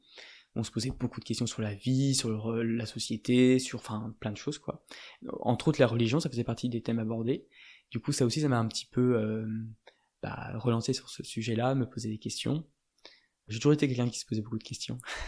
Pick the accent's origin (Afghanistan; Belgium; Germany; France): France; Je suis français, d'origine française, et évidemment, il y a un côté, il y a un background un peu catholique, mais finalement qui était très très très peu présent à la maison. Mes parents étaient expatriés, du coup on a vécu dans pas mal de pays